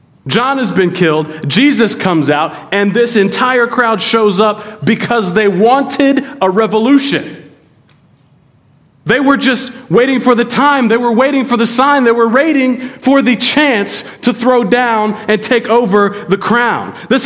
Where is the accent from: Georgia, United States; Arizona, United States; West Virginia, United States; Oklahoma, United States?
West Virginia, United States; Y'all know I'm from West Virginia. There's lots of middle of nowhere places.